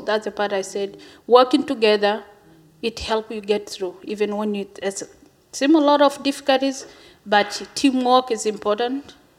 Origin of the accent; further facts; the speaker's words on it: Tanzania; I'm originally from Tanzania and married to Joseph from Kenya.